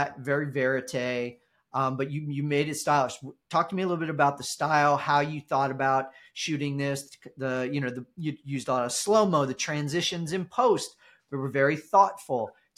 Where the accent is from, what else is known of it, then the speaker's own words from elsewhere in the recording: Ohio, United States; now in Los Angeles, United States; I'm originally from Ohio. I live in Los Angeles